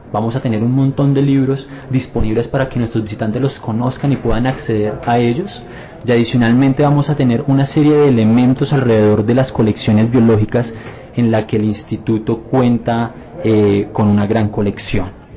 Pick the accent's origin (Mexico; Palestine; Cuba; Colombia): Colombia; lo que estamos recibiendo como colombianos en este momento.